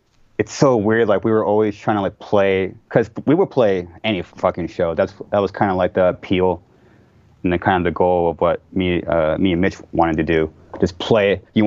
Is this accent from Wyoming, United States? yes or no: no; California, United States; no, we're from California, there's all this competition, and we need to fucking dominate all of them.